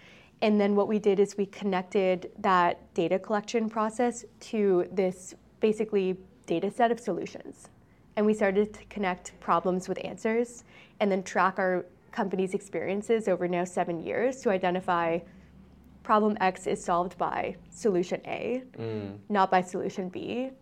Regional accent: Canada; Canadians, we define ourselves, like it or not, in contrast to the US in many ways.

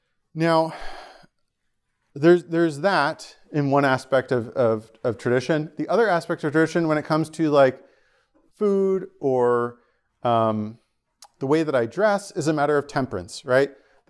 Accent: New Jersey, United States; Again, like I'm from New Jersey, right?

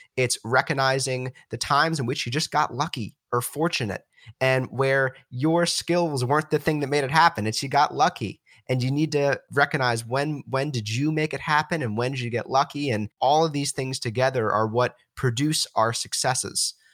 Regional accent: Washington, District of Columbia, United States; You know, I came from the Washington, D.C. area, and on the East Coast, you're moving so fast

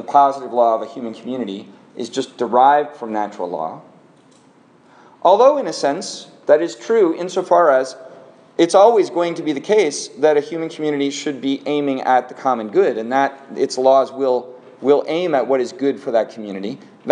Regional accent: Seattle, Washington, United States; I'm from Seattle.

